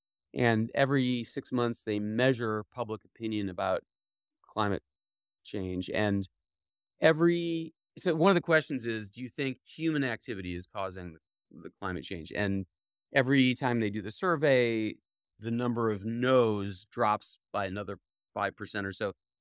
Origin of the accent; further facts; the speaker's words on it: Cleveland, Ohio, United States; So I grew up in Cleveland, and we used to love sledding, and we had a nearby sledding hill we'd always go to.